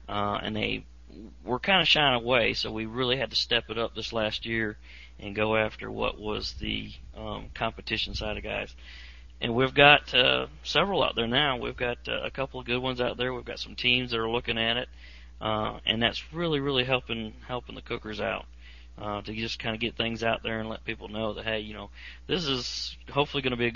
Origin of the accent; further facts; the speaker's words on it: Illinois, United States; moved away; I grew up in Illinois, moved to South Carolina with some construction